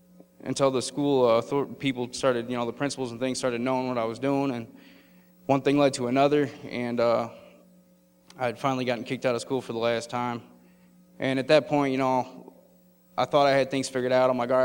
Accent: Chicago, Illinois, United States; now in Lake Village, United States; I grew up around Chicago. Currently, I live in a town called Lake Village in Northwest Indiana.

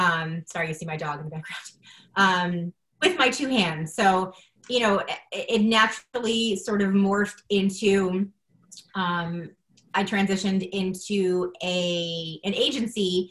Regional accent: Boston, Massachusetts, United States; I'm from Boston.

